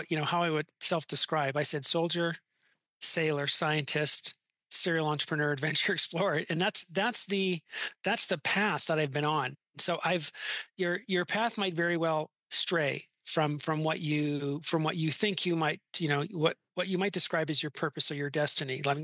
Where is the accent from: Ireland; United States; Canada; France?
Canada; I grew up in Canada